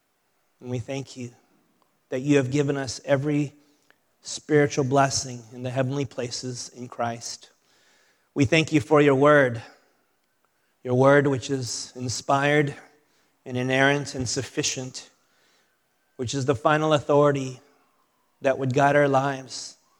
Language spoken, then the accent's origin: English; San Fernando Valley, California, United States; You know, I grew up in the San Fernando Valley. I guess I was a valley boy.